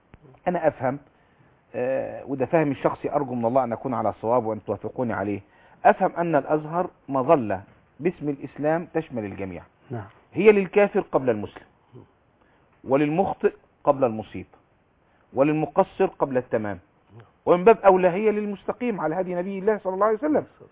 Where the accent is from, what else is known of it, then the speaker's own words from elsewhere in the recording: Egypt; عشان أنا مصري ولا عشان أنا أزهري